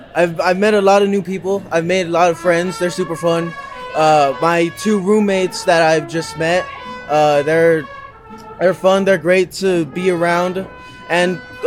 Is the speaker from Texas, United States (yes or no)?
yes; Robstown, Texas, United States; I'm from Robstown, Texas.